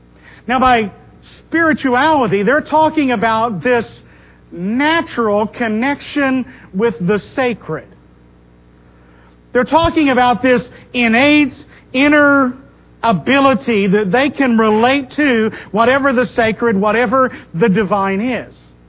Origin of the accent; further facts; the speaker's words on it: Bible Belt, United States; not just that I was born in America, but that I was born right here. That I grew up here in the buckle of the Bible Belt, and that's been a great thing.